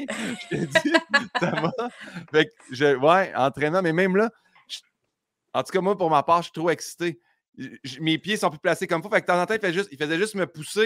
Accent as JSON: {"language": "French", "town": "Saint-Hyacinthe", "region": "Quebec", "country": "Canada", "said": "Puis quand, tu sais, je suis de Saint-Hyacinthe"}